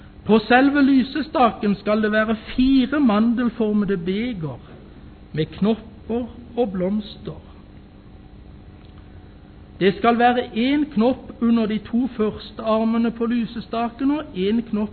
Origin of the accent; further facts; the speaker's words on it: Konsmo, Agder, Norway; Men hjemme i Konsmo så gjenger vi inn i kjorka fra vest imot øst.